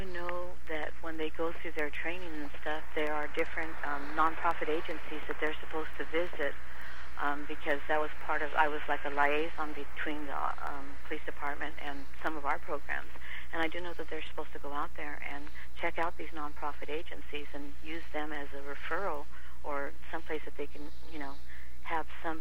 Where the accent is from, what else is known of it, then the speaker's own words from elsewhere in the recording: Stockton, California, United States; I was brought up in Northern California, in a little place called Stockton.